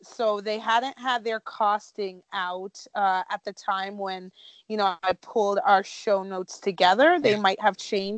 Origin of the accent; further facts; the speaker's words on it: United States; well, I grew up in the States, so there was nothing covered.